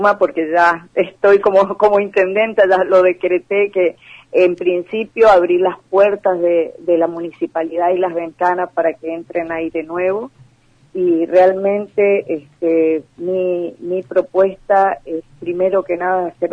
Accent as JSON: {"language": "Spanish", "town": "Villa Ángela", "region": "Chaco", "country": "Argentina", "tie": "born or raised there", "said": "soy de Villa Ángela nacida, mis abuelos fueron uno de los primeros fundadores de acá de mi ciudad"}